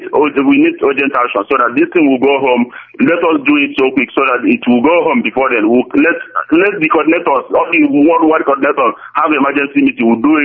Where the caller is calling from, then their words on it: Nigeria; I'm calling from Germany, Stuttgart